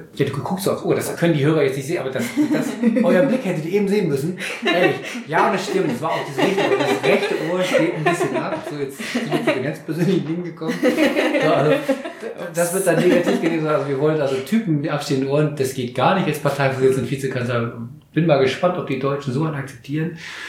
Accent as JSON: {"language": "German", "country": "Germany", "lives_now": "Switzerland", "said": "als Kind, als Deutscher in der Schweiz fühlt man sich schon, ist man ja auch fremd. Ist man Ausländer."}